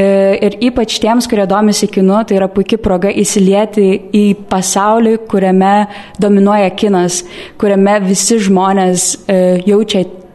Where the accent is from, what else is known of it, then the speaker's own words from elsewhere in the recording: Vilnius, Vilnius County, Lithuania; aš esu Vilnietė ir šiaip studijuoju filosofiją